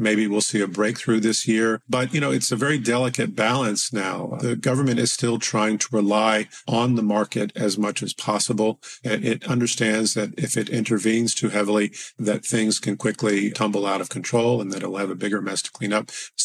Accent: United States; in the United States, again, as an American, I'll pick on the U.S., not again because I have some anger towards my country

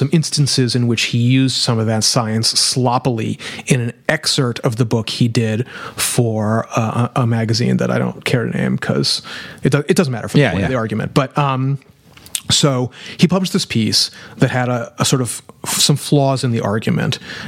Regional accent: New Orleans, Louisiana, United States; You know, I'm from New Orleans.

